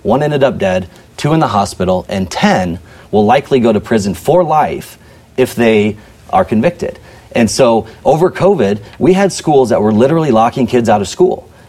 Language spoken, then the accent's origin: English; Grinnell, Iowa, United States; You know, growing up in Grinnell, we didn't take them to Hy-Vee. We just took them down to the redemption center.